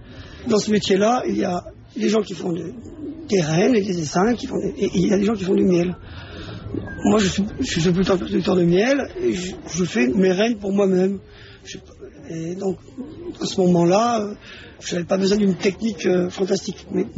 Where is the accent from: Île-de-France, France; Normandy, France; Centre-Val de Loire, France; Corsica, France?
Corsica, France; nous, en tant que Corse, on aurait pu échapper...